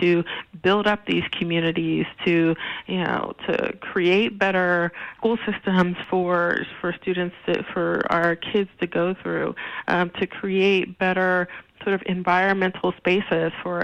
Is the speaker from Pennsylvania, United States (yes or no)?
yes; Philadelphia, Pennsylvania, United States; also born or lived in Michigan; Well, I was born in Michigan, but family moved to Philadelphia after, you know, plants closing and difficulty with the jobs or whatever. So I mostly grew up in Philadelphia